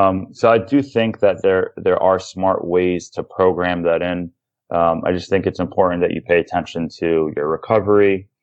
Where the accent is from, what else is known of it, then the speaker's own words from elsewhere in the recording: New York, United States; So I'm a New Yorker. I'm from New York.